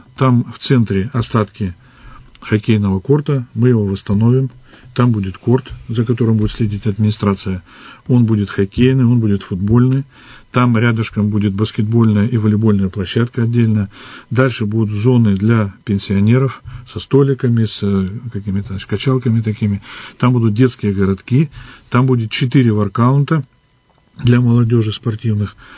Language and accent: Russian; Zhilkino, Irkutsk Oblast, Russia; Я вот житель Жилкинский, вырос все детство в Жилкине, у меня прошло, а дом 106, улица Полярная.